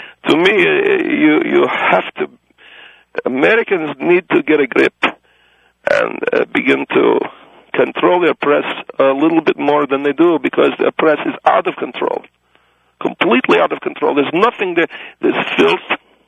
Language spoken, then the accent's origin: English; Egypt; I'm from Egypt, but even I know that this is wrong